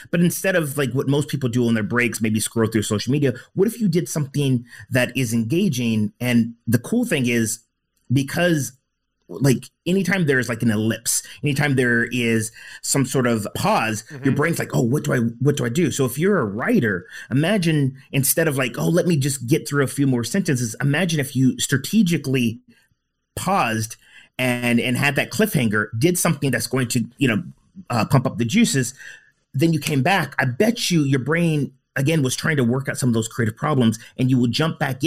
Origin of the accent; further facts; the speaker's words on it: United States; You know, I grew up in the States and elementary school